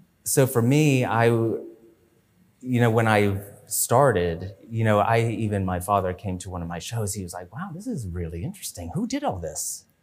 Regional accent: Allentown, Pennsylvania, United States; In Allentown, Pennsylvania.

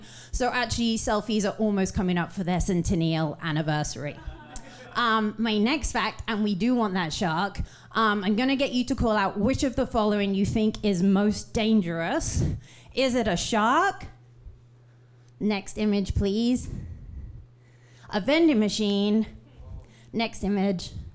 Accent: United Kingdom; I just said I'm British, so I'll apologize before I make you do anything that makes you feel awkward.

